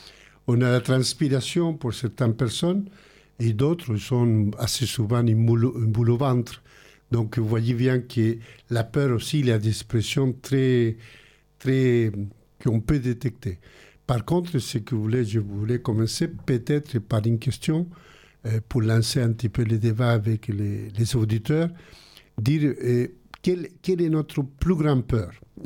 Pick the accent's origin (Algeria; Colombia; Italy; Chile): Chile; now in France; quand je suis parti du Chili, parce que je m'en arrachais mon cœur de partir, parce que je ne voulais pas quitter le pays que j'aimais. Et je suis parti comme ça vers des pays plus démocrates, que c'était la France.